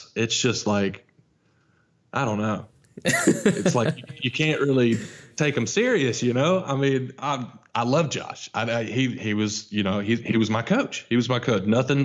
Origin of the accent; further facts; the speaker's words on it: Memphis, Tennessee, United States; now in Kerrville, United States; I mean, I live in Kyrville, born and raised in Memphis.